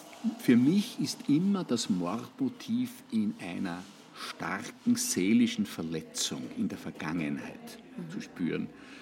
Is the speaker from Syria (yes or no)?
no; Krems, Lower Austria, Austria; also born or lived in Horn; In meiner Heimatstadt Krems hat sich